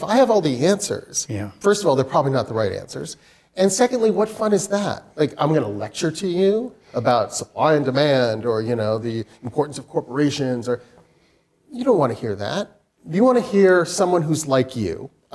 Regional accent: Utah, United States; I grew up in Utah, and I went to college in Portland, Oregon, and no business background whatsoever.

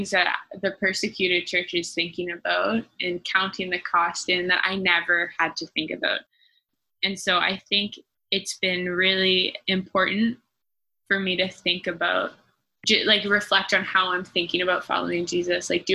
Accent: Ontario, Canada; I was raised in Southern Ontario.

